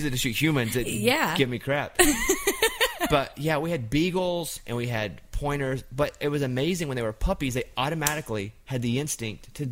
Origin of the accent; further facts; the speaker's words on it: Little Rock, Arkansas, United States; No, I grew up in Little Rock a lot.